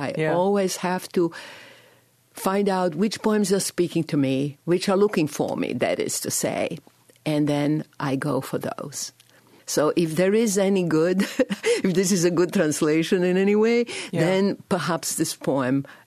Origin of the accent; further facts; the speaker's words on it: Chicago, Illinois, United States; In fact, I grew up in Chicago. I was looking for my roots, and they are Slavic roots.